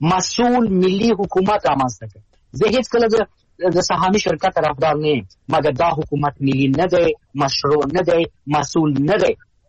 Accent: Afghanistan; نه یوازې د یو ډیپلوماټ په حیث بلکې د یو افغان په حیث زه خپل تشویش لرم

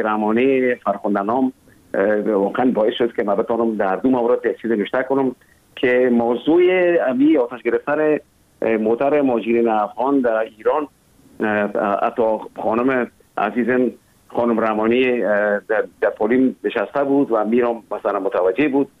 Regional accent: Kabul, Afghanistan; born there

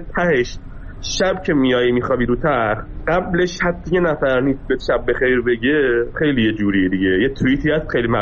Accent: Iran; من خودم هم مثلا یه دوره از ایران اومدم بیرون دوباره برگشتم

